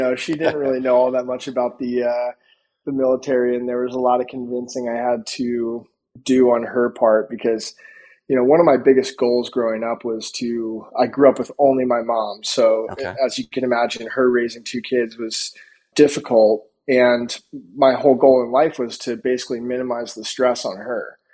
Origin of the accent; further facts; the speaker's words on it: Medford, New Jersey, United States; So grew up in South Jersey, a town called Medford.